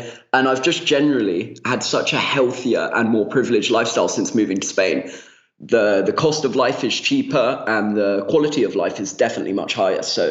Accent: United Kingdom; accent: British; I just went to an international school. Hence why I've managed to keep my British accent. And then for university, I went back to university in England, which was absolutely fantastic.

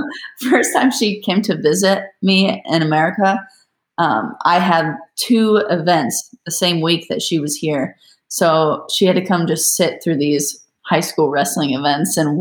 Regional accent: Iowa, United States; moved away as an adult; now in Texas, United States; I was actually born and raised in Iowa. And then I had an opportunity to coach down here. So I moved 4 years ago down to Texas.

